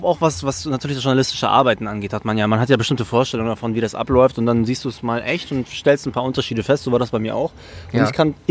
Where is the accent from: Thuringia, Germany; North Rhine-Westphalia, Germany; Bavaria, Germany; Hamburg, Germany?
Hamburg, Germany; aus Hamburg.